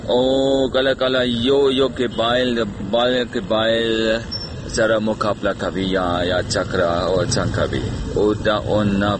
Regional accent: Germany; Pashto is a second language; moved away as an adult; now in Pakistan; او زه د جرمني یم او زه دلته پښتو زده کوم.

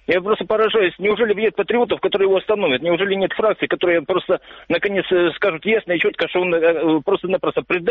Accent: Donetsk, Donetsk Oblast, Ukraine; Вообще из Донецка, но сейчас в Украине.

